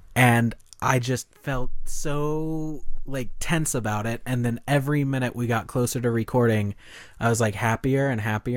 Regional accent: Oregon, United States; born there; I was born in Oregon, and so there's like a piece of my DNA that doesn't activate unless I'm in the rain.

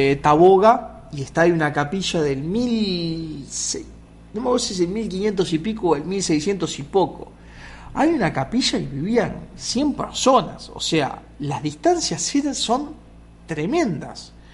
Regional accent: Montevideo, Uruguay; Yo soy uruguayo, vengo de Montevideo.

